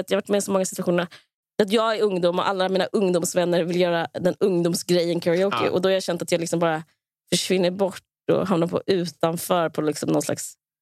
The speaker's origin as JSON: {"language": "Swedish", "region": "Skåne", "country": "Sweden", "tie": "born or raised there", "said": "jag växte upp på Österlen"}